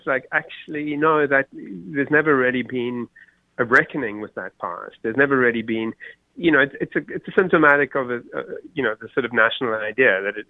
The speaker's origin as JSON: {"language": "English", "country": "South Africa", "tie": "born or raised there", "moved": "yes", "said": "if they hadn't noticed the accent, that I'm from South Africa. I grew up there and was active in the anti-apartheid struggle for a decade."}